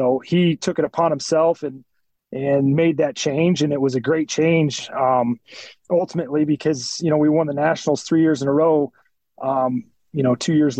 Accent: Lisbon, Iowa, United States; So, obviously I grew up 25 minutes from Iowa City. I grew up in Lisbon, big wrestling community.

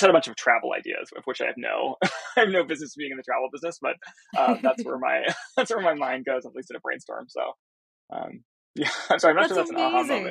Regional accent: California, United States; I grew up in Silicon Valley and kind of marinated in that, the ethos of that for too long.

